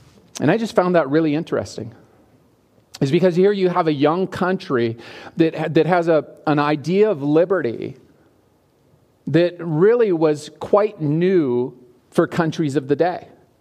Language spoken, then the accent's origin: English; Glendive, Montana, United States; So I grew up in Glendive, spent most of my life there. And I grew up outside of town.